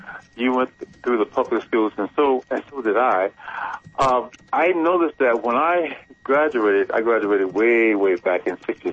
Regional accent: St. Louis, Missouri, United States; You know, I'm originally from St. Louis.

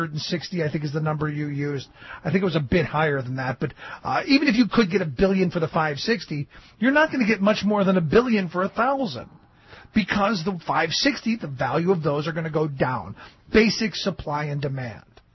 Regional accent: Ohio, United States; You know, I grew up in Ohio where you could get 42 proof anything at the local 7-Eleven.

